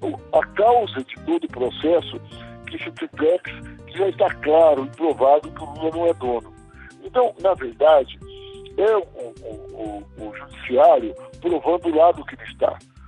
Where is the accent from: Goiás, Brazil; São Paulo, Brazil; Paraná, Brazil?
Paraná, Brazil; Eu sou do Paraná, estou falando aqui do interior do estado. Mesmo aqui no Paraná, que é uma região muito conservadora